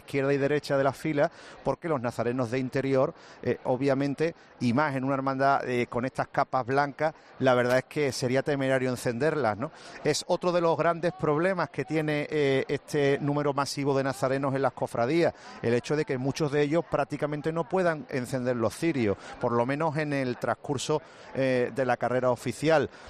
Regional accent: Seville, Andalusia, Spain; yo que llevo toda la vida, soy del barrio de Triana, viendo salir

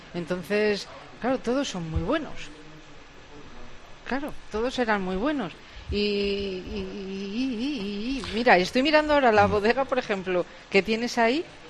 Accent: Castile and León, Spain; Ya no, es que me iba yo para mi tierra, para Tierra de Campos, y yo ya...

